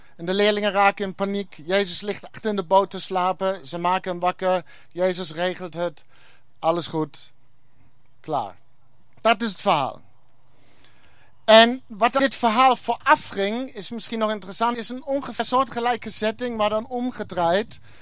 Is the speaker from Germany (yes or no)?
yes; Germany; Dutch is a second language; now in Netherlands